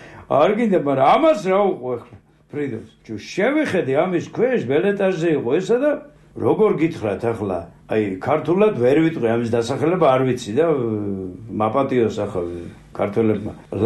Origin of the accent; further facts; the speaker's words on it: Batumi, Adjara, Georgia; moved away; მე ბათუმელი კაცი ვარ, იქიდან წამოვედი და აჭარულის მეტი რა მინახია.